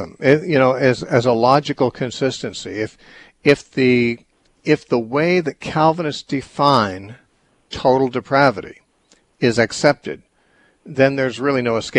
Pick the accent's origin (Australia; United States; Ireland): Ireland; However, it's wrong to say, well, because I'm Irish, of course I'm going to get angry a lot.